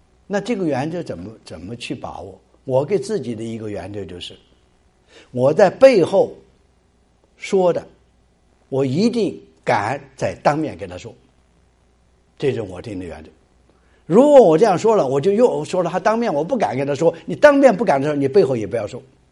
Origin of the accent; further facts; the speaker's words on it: China; 我们从大陆来的弟兄姊妹，我们都是在斗争文化里边长大的。